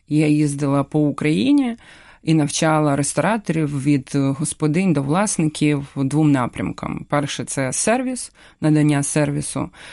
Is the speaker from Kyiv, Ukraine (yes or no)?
yes; Kyiv, Ukraine; Так я потрапила в Київ, це моє рідне місто, і мені тут краще, тому що вдома, тому що свої люди.